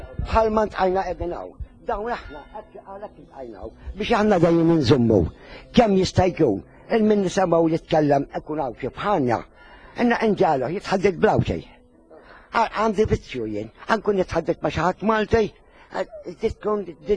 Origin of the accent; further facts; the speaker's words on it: Rabat, Western Region, Malta; U jien mir-Rabat ta' 30 sena